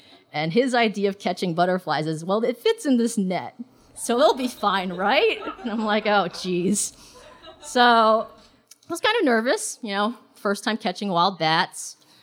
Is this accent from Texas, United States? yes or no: no; New York City, New York, United States; also born or lived in Hong Kong; You know, my upbringing was in two of the most hyper-metropolitan cities in the world. I was born in Hong Kong, and I grew up in New York City.